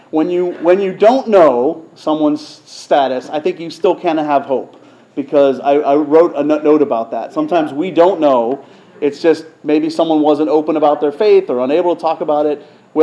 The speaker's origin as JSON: {"language": "English", "region": "Pennsylvania", "country": "United States", "tie": "born or raised there", "said": "The person is in my hometown in Pennsylvania"}